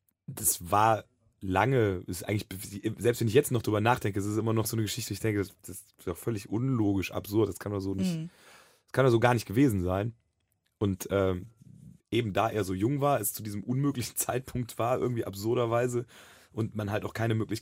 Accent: Cologne, North Rhine-Westphalia, Germany; born there; wir dann aus Köln wegziehen mussten, auch nach Grevenbruch, nichts gegen Grevenbruch, falls es Hörer aus Grevenbruch gibt, aber wenn man als gebürtiger Kölner dann quasi gezwungenermaßen den Niederrhein heraufgezogen wird, dann ist es schwierig.

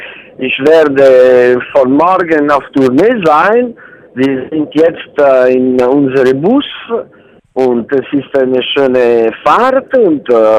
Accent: Genoa, Liguria, Italy; German is a second language; ich komme aus Genua und es gibt in Genua eine schöne Spezialität.

